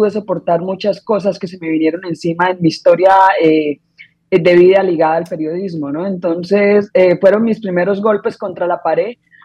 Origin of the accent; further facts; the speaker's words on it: Colombia; moved away as an adult; Y eso hizo como que yo tuviera que ir a refugiarme a otro país. Esta es la tercera vez que yo tengo que abandonar Colombia.